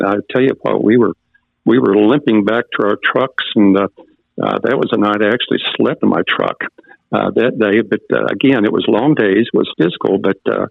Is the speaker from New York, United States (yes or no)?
no; Oklahoma, United States; I was born and raised in Oklahoma, and I just had no idea this went on.